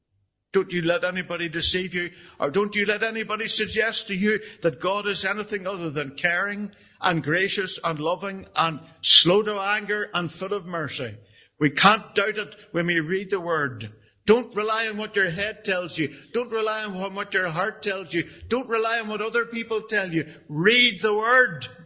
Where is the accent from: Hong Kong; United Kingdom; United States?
United Kingdom; Portadown, Northern Ireland; As a boy in Portadown, growing up in the Cork Crane estate, I knew the Bible.